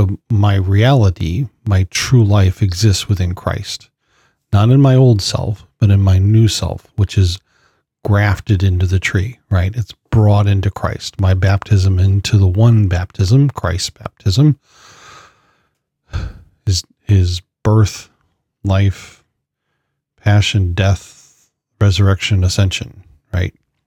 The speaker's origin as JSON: {"language": "English", "region": "California", "country": "United States", "tie": "born or raised there", "said": "I grew up in California. We can go to Vegas."}